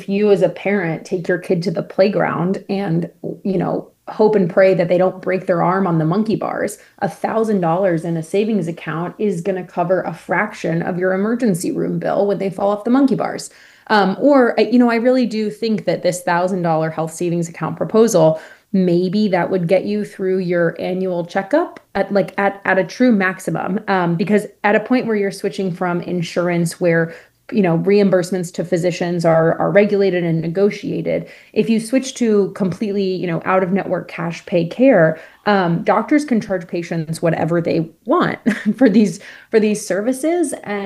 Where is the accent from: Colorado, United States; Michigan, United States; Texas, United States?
Texas, United States; Certainly, I grew up in Texas, and this was happening even when I was a kid.